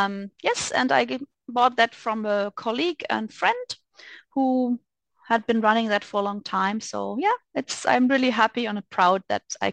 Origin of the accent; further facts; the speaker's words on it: Germany; I'm from Germany. And right now we are living in the nice region of Southern Palatinate.